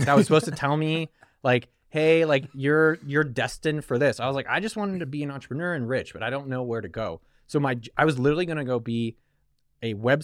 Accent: California, United States; born there; I come from Silicon Valley. Like I was just born there.

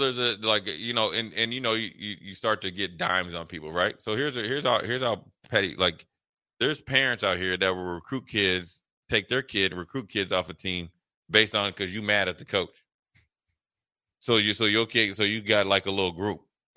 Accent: Minnesota, United States; Listen, I'm from Minnesota.

